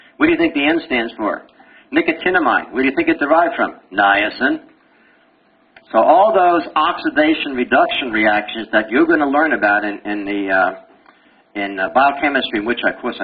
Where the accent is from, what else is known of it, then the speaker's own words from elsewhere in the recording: Uniondale, New York, United States; accent: Brooklyn; also born or lived in Brooklyn; Well, I came from Brooklyn. I was born in Prospect Park, 1943. Whoa. And I lived in Uniondale, Long Island, till I was 18. So I can talk Brooklynese anytime I want.